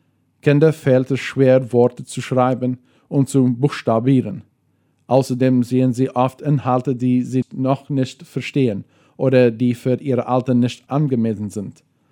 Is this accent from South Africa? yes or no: yes; South Africa; now in Paraguay; ich komme aus Südafrika, aber wohne in Philadelphia, Fernheim.